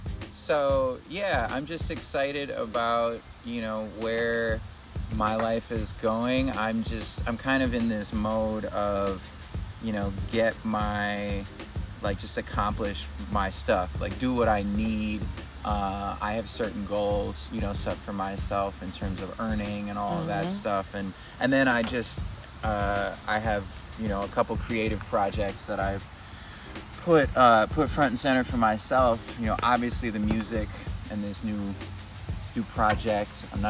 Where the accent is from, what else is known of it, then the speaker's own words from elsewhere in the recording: Milwaukee, Wisconsin, United States; so, you know, I grew up in Milwaukee, and I went back there kind of to collect myself